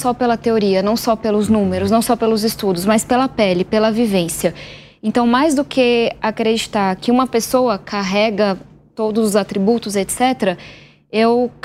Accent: São Paulo, Brazil; Eu venho da periferia de São Paulo. Nasci, fui criada, minha família ainda mora em uma ocupação na periferia de São Paulo.

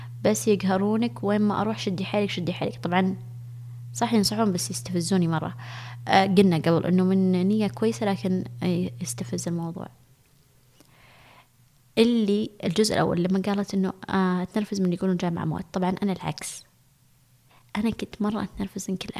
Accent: Saudi Arabia; اسمه جديد وما عندنا بالسعودية، أكيد بيكون له مستقبل

